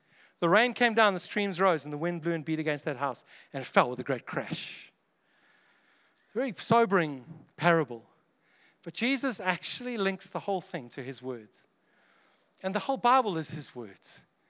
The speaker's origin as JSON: {"language": "English", "region": "Texas", "country": "United States", "tie": "born or raised there", "said": "I grew up in South Texas, evidently."}